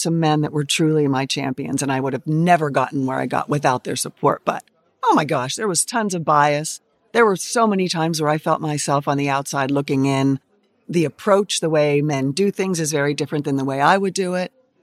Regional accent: Pittsburgh, Pennsylvania, United States; Yeah, I grew up in Pittsburgh, went to Penn State.

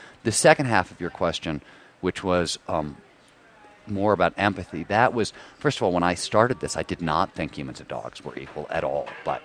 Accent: Midwest, United States; I was raised in the Midwest where, you know, a man is king of his castle

